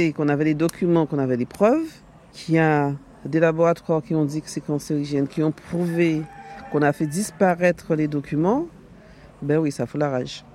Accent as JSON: {"language": "French", "town": "Capesterre", "country": "Guadeloupe", "tie": "born or raised there", "said": "C'est comme j'ai grandi à Capesterre"}